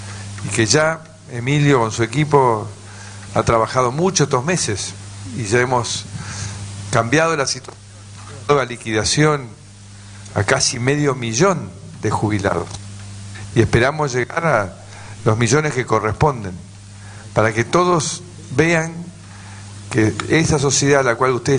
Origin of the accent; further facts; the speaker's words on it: Tandil, Buenos Aires Province, Argentina; born there; Yo nací en Tandil